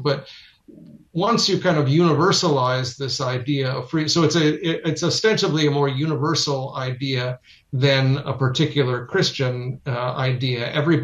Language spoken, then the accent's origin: English; United States; Yeah, I'm glad I'm an American.